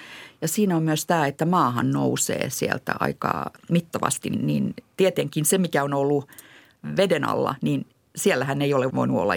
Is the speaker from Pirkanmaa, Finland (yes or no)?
no; Sipoo, Uusimaa, Finland; Minä tulen itse Sipoosta, niin Sipon murre on minulle tärkeä.